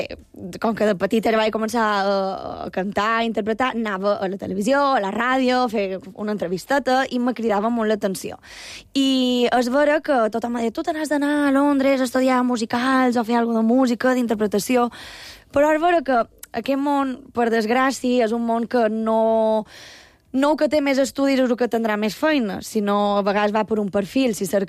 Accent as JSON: {"language": "Catalan", "town": "Pollença", "region": "Balearic Islands", "country": "Spain", "said": "Però és vera que o pollencins tenim com una cosa, un sentiment entre nosaltres."}